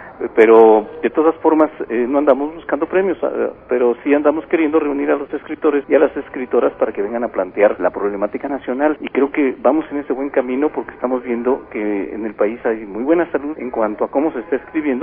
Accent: Guadalajara, Jalisco, Mexico; now in Morelia, Mexico; Yo soy de Guadalajara, pero estoy asilado en Morelia porque allá no me dieron trabajo.

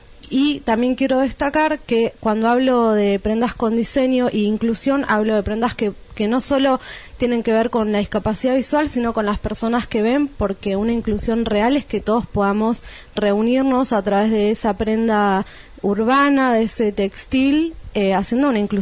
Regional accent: Neuquén, Argentina; now in Buenos Aires, Argentina; cuando llegué a Buenos Aires de Neuquén con mi proyecto, solo tenía esos diseños que había hecho

